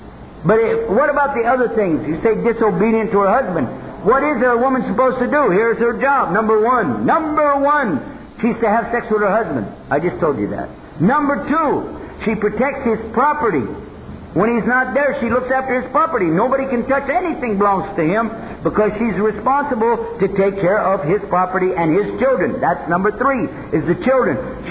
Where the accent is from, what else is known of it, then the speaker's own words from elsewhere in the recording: Texas, United States; Some, don't laugh. I'm from Texas.